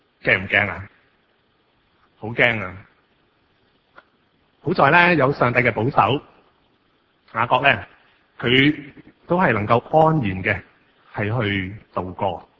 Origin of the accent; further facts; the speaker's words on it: China; 我们中国人讲呢就是怎么讲，如果你即是以前出国是吧